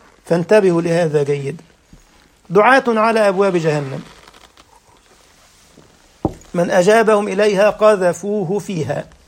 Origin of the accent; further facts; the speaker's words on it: Egypt; كان مسؤول الدعوه في منطقه اسمها كتامه في الغربيه عندنا في مصر في طنطا